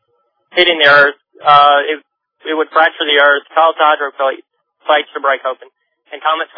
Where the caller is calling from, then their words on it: Mississippi, United States; Mississippi.